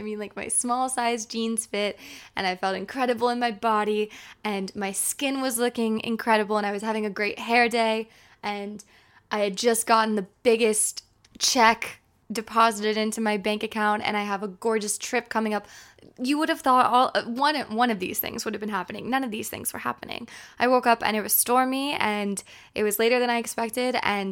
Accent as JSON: {"language": "English", "region": "East Coast", "country": "United States", "tie": "born there", "said": "I don't know whether or not that's due to being an American, someone born on the East Coast, someone born in the late 90s."}